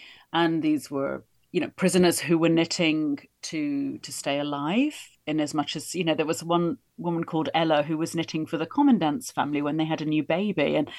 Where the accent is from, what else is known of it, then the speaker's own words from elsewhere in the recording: England, United Kingdom; I'm from England, so we tend to wear a lot of woolly clothes, a lot of sweaters, you know, warm clothes.